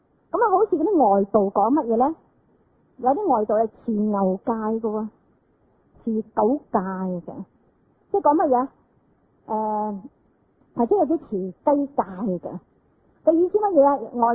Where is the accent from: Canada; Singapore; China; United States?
China; 咁啊，因此呢嗱，我哋中国人都有喎，嗱，我哋中国人你啲人呢拜观音嗰啲呢